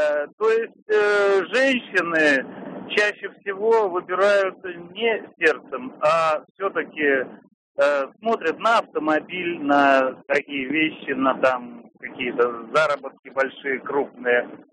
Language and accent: Russian; Saint Petersburg, Russia; я из Санкт-Петербурга.